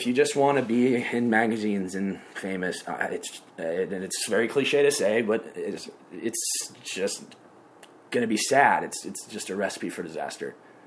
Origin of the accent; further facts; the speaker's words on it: Nashville, Tennessee, United States; And obviously, you know, I grew up in Nashville, so that kind of helps a lot of singing.